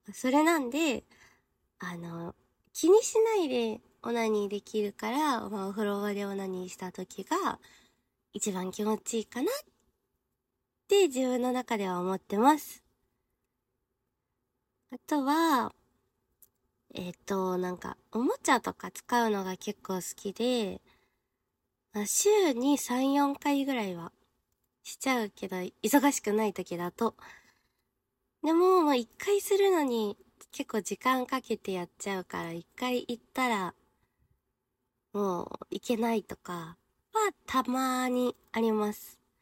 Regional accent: Chiba, Japan; 出身地は千葉県出身です。

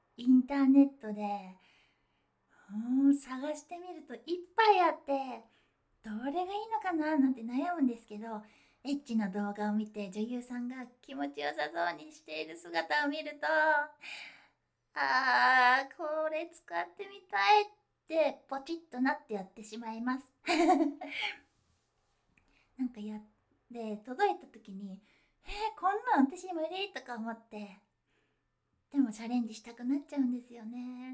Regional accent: Kyushu, Japan; 出身地は九州です。九州はとにかく食べ物がたくさんあって、もう外食するに困らない場所ですね。

